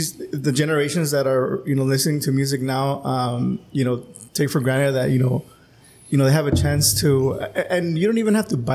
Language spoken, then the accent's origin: English; Calexico, California, United States; So growing up in Calexico, I was listening to the Emo Brown episode.